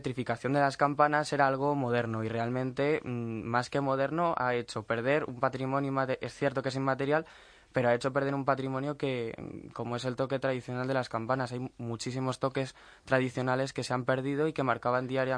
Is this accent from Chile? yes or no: no; Canary Islands, Spain; recuerdo cintas de VIH que grababa mi madre cuando éramos pequeños en Gran Canaria y debía de tener como 3 o 4 años